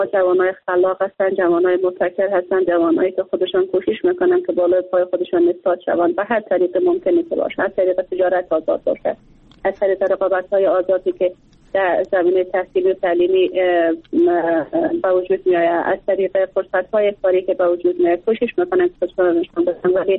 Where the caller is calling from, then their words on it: Bamyan, Afghanistan; از ولایت بامیان هستم